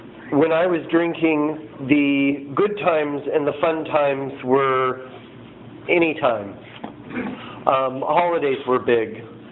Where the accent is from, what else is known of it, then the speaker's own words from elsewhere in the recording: San Luis Obispo, California, United States; I'm an alcoholic from San Luis Obispo.